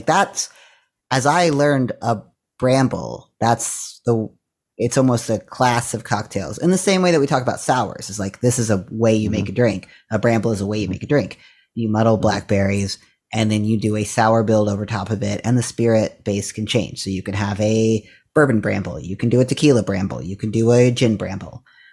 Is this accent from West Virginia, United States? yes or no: yes; West Virginia, United States; flavors that I first encountered as a child growing up in West Virginia.